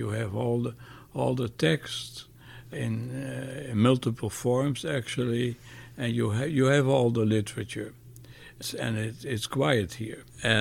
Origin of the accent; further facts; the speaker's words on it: Amsterdam, North Holland, Netherlands; moved away as an adult; now in Israel; I grew up in Amsterdam. I was a member of a Zionist youth movement.